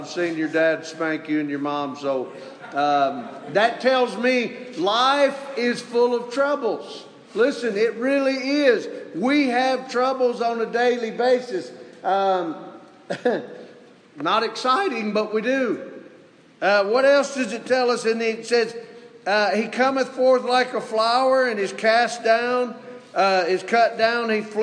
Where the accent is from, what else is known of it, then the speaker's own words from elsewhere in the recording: Mississippi, United States; When I was a young boy, I was raised in Mississippi. And I loved to fish and hunt.